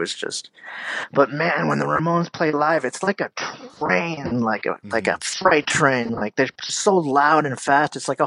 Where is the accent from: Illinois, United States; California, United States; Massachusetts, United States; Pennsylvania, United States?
Pennsylvania, United States; Easton; I grew up in Easton, Pennsylvania.